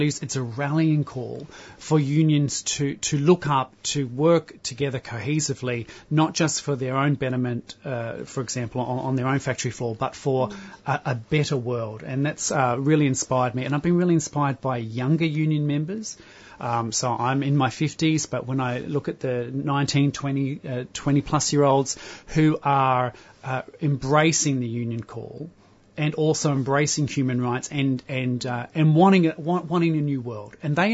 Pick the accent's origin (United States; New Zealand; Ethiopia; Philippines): New Zealand; I'm from Aotearoa, New Zealand. I have Māori heritage from Aotearoa.